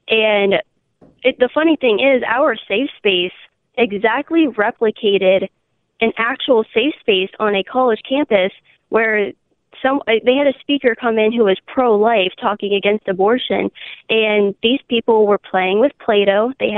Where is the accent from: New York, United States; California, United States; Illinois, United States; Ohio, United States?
Ohio, United States; Kent; I'm from around Kent in Ohio.